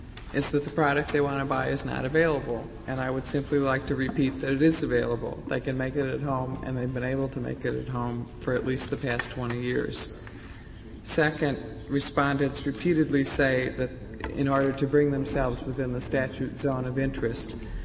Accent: Wisconsin, United States; I come from Wisconsin, so I'm a big milk drinker.

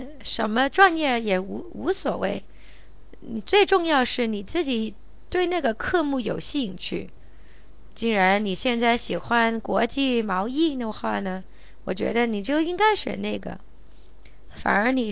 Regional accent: Hong Kong; 因为他们可以带动我们香港人，可以强逼我们香港的年轻人去努力、去干活

